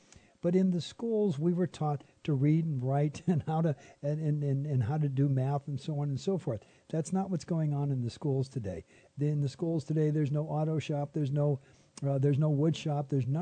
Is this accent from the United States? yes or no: yes; United States; I'm an American from the word go